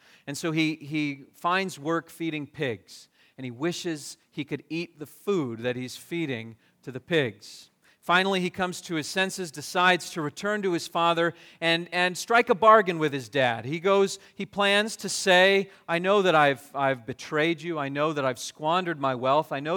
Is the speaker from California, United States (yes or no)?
yes; California, United States; I grew up in Southern California, and out west there's a chain of family restaurants called Marie Callender's.